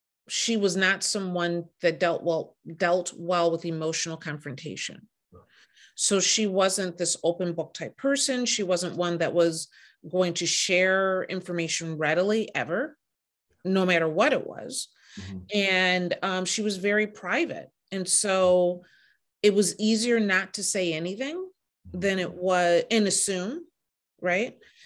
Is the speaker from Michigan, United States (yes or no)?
yes; Detroit, Michigan, United States; So I'm from Detroit originally, right?